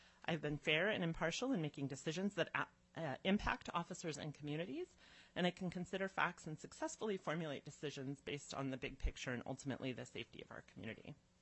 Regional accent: Fairbanks, Alaska, United States; now in Juneau, United States; I am a fourth-generation Alaskan. I was born and raised in Fairbanks. My family relocated to Juneau in 2016

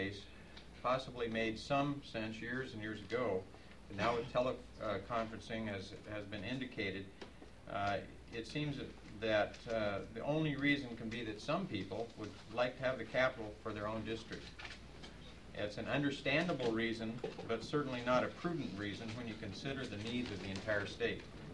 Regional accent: Anchorage, Alaska, United States; I was raised in the Anchorage area and in fact graduated from West High the year of the earthquake.

